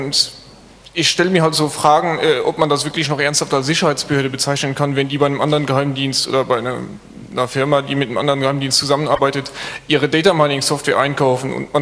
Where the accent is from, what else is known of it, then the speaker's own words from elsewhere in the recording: Luxembourg; ich komme selber aus Luxemburg, ich habe den Prozess bei uns auch sehr intensiv verfolgt.